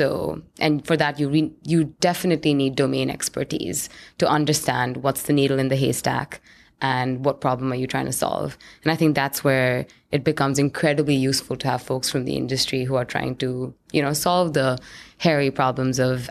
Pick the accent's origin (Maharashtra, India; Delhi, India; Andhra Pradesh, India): Delhi, India; New Delhi; So I grew up in India, in New Delhi, which is the capital